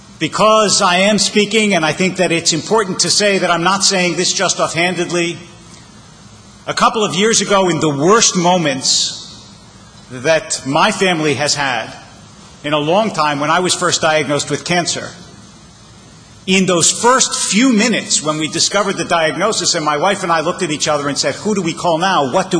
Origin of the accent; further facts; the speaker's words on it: East Coast, United States; I mean, it's a nice place and all, but I grew up on the East Coast.